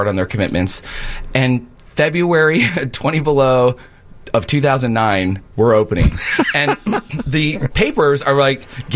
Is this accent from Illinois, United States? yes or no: yes; Chicago, Illinois, United States; growing up in Chicago or growing up, I'm sure, anywhere in the U.S., people feel this if you're from a different ethnic descent.